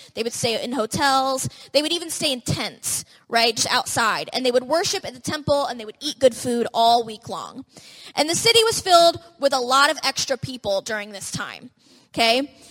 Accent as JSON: {"language": "English", "town": "Indianapolis", "region": "Indiana", "country": "United States", "said": "oh, I'm from Indiana around Indianapolis."}